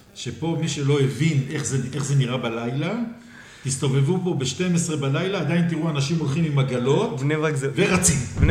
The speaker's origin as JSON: {"language": "Hebrew", "town": "Jerusalem", "region": "Jerusalem District", "country": "Israel", "said": "חוץ אני ירושלמי"}